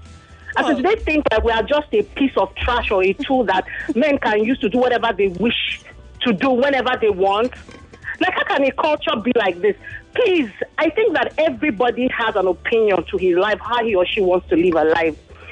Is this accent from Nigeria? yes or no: yes; Kwale, Delta, Nigeria; I'm not from Urobo. I'm from Kwale. I'm from Delta State.